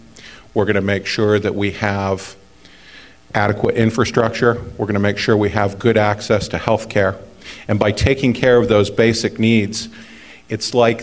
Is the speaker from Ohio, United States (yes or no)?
no; Wishkah, Washington, United States; I grew up in the Wishkah Valley, just north of Aberdeen, went to Wishkah High School, went on to Western Washington University.